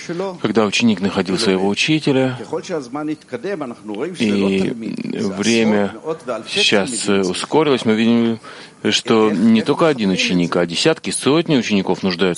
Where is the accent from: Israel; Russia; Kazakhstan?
Israel; Ashdod, Southern District; я из Ашдода. Добрый вечер.